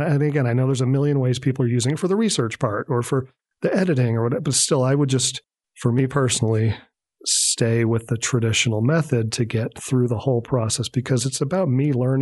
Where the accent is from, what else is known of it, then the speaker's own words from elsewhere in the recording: New England, United States; And, you know, I grew up in New England.